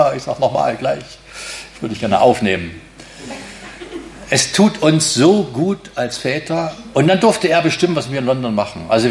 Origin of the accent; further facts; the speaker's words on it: East Germany, Germany; Doch, ich komme aus der DDR, das ist mir gerade noch eingefallen.